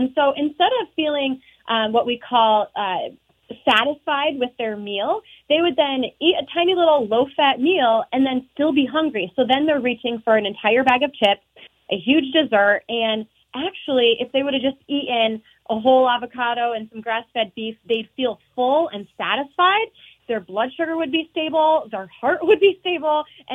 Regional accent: Midwest, United States; also born or lived in Montana; I grew up in the Midwest before Montana, and so, I grew up rolling in wheat fields.

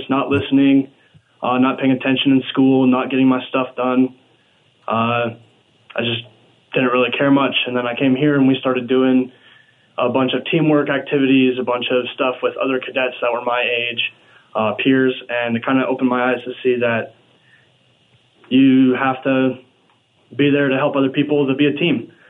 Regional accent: Colstrip, Montana, United States; I'm from Colstrip, Montana, sir.

